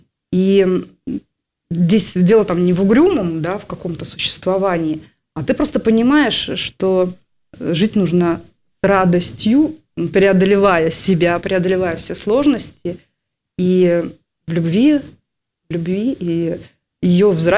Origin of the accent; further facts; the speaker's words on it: Saint Petersburg, Russia; я петербурженка, я люблю очень этот город и с удовольствием сюда приезжаю